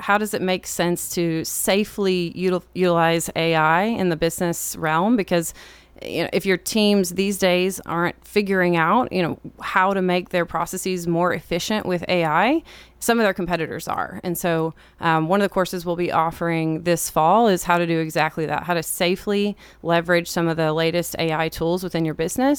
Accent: Tennessee, United States; so it was really exciting for me to get to come back to my home state. I'm originally from Sumner County.

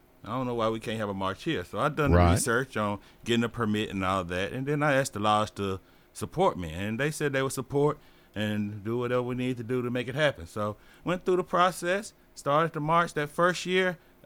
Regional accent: Nashville, Tennessee, United States; So I'm from Nashville. So I came here to go to MTSU in 91.

